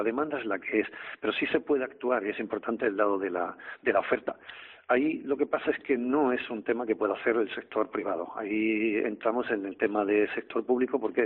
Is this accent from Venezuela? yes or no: no; Málaga, Andalusia, Spain; Y como malagueño, pues lo que ocurrirá es que tenemos mejor situación económica